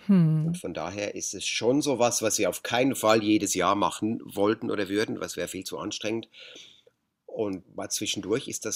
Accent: Switzerland; Also in der Schweiz sind wir quasi, wir gehören zu denen, wir sind halt eben auch Schweizer. Und in Deutschland merken wir immer, wir sind ein bisschen die Exoten, die Schweizer, die jetzt nach Deutschland kommen. Und natürlich haben wir diesen Schweizer Akzent

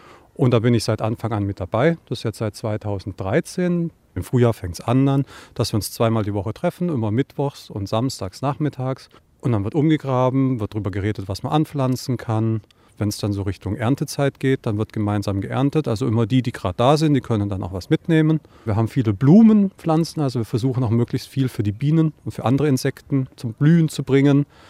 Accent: Mainz, Rhineland-Palatinate, Germany; Ich komme aus Mainz und bin 43 Jahre alt.

